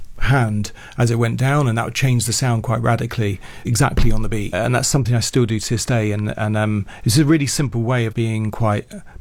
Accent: Haringey, London, United Kingdom; I grew up in Haringey

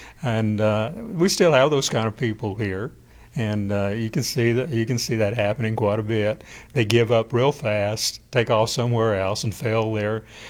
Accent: Oklahoma, United States; And I said, no, I'm not an Okie. I'm from Oklahoma. I'm an Oklahoman. And this is the first time I've ever been to California.

